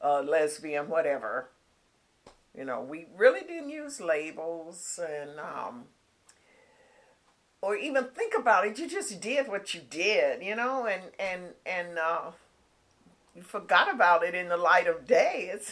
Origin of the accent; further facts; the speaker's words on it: Detroit, Michigan, United States; born there; Okay, I was born in Detroit, Michigan, 1933.